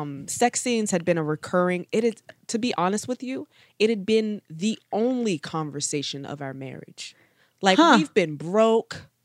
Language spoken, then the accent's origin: English; Baltimore, Maryland, United States; I'm from Baltimore, relatively bougie.